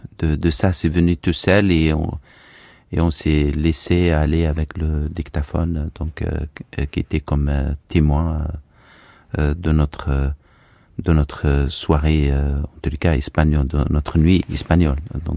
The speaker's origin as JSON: {"language": "French", "country": "Algeria", "tie": "born or raised there", "said": "une part des traumas et surtout de ma petite et mon enfance aussi en Algérie"}